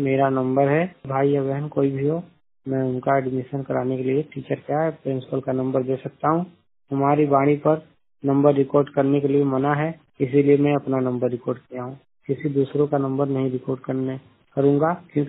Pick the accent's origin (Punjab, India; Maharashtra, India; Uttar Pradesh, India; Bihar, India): Uttar Pradesh, India; Mirzapur; मेरा जिला मिर्जापुर, राज्य उत्तर प्रदेश से 100% ब्लाइंड बोल रहा हूँ।